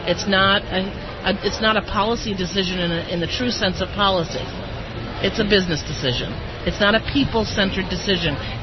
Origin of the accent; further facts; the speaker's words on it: Massachusetts, United States; I'm from Western Massachusetts, and we try to have some regional diversity at our executive level.